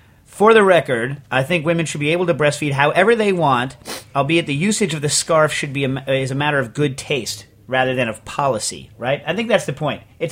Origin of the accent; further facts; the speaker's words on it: Vermont, United States; I don't eat cereal. I come from Vermont.